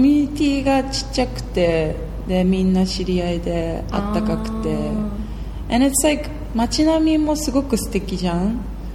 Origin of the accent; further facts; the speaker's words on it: Yokosuka, Kanagawa, Japan; born or raised there